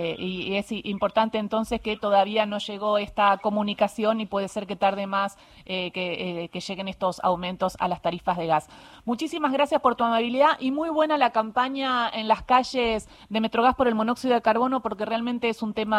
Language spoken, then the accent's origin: Spanish; Patagonia, Argentina; yo soy patagónica